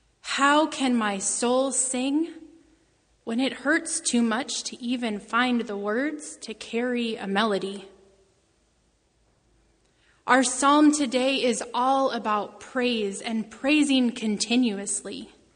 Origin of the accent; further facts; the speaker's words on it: Lakewood, Colorado, United States; You see, I grew up in Lakewood, Colorado, a mere 10 miles from Columbine High School.